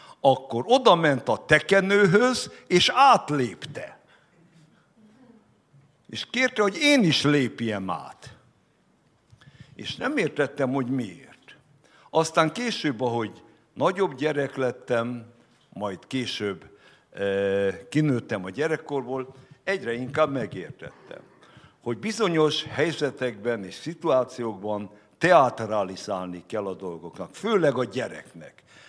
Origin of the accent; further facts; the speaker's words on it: Nyíregyháza, Szabolcs-Szatmár-Bereg, Hungary; born there; also born or lived in Tarpa; édesapám Csengerben, az édesanyám Tarpán. Én magam Nyíregyházán születtem. De gyermekéveimet a tarpai emlékek a mai napig meghatározzák.